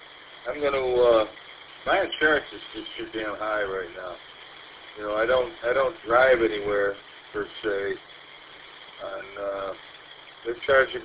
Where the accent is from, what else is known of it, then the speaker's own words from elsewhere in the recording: Southfield, Michigan, United States; I grew up in Southfield, and there was a pretty big Jewish community, and all the Jewish guys had Solexes